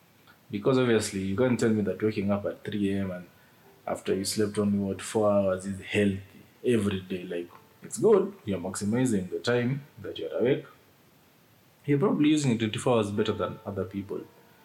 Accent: Kenya; I am neither Japanese nor Greek. I am Kenyan.

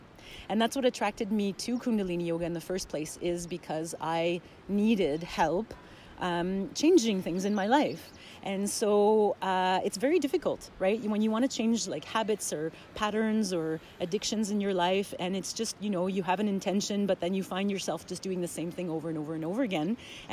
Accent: Alberta, Canada; I'm 42 years old. I'm from Canada, Alberta

